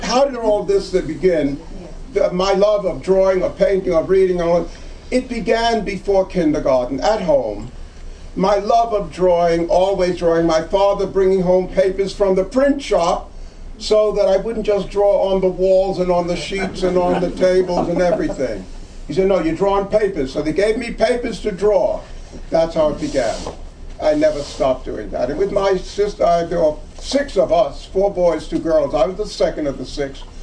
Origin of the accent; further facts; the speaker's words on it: New York City, New York, United States; Growing up in New York City, the Depression years of the 30s, you know, when my parents could feed, clothe, and house us, but they couldn't do any extra.